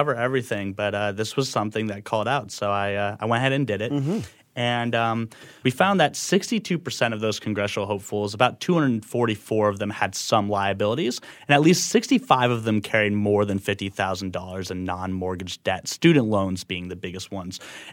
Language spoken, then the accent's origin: English; Georgia, United States; You know, I've been covering her for years. I'm from Georgia. I used to work for the Atlanta Journal-Constitution.